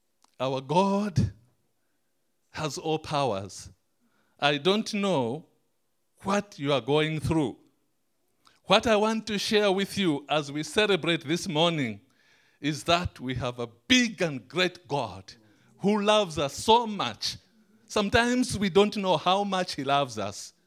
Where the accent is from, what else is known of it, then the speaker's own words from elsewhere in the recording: Malawi; Now, I said we are coming from Malawi.